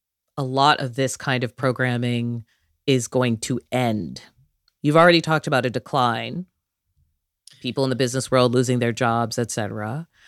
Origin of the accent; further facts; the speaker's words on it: Boston, Massachusetts, United States; from Boston